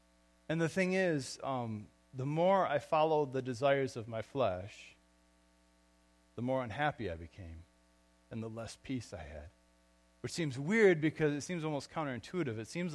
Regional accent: Portland, United States; when I grew up in Portland, which is not too different than St. John's, really, in a small enough town.

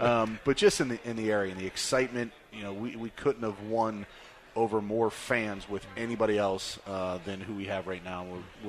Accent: Pittsburgh, Pennsylvania, United States; You know, I grew up in western Pennsylvania, born and raised in Pittsburgh

